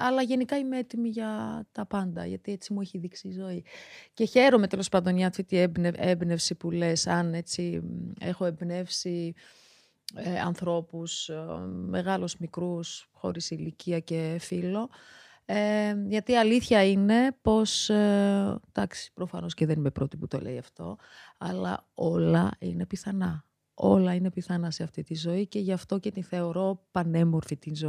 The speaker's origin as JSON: {"language": "Greek", "region": "Tbilisi", "country": "Georgia", "tie": "born or raised there", "second_language": "Greek", "moved": "yes", "lives_now": "Greece", "said": "προέρχομαι από τη Γεωργία, γεννήθηκα μεγάλωσα στην Γεωργία, στην πρωτεύουσα της Γεωργίας, στη Τυφλίδα. Μετακόμισα στην Ελλάδα 2001"}